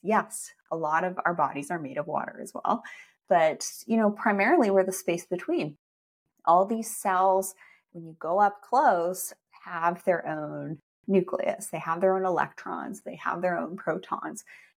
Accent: Canada; moved away; which aren't maple leaves anymore because I come from Canada.

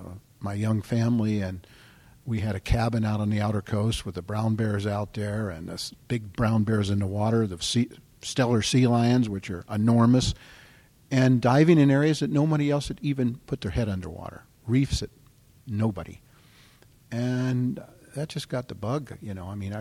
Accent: California, United States; And growing up in San Diego County along the coast there

